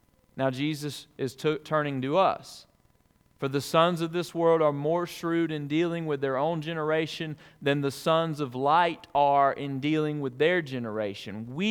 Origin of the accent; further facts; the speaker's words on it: Alabama, United States; I got an email several months ago from a friend that I grew up with in Alabama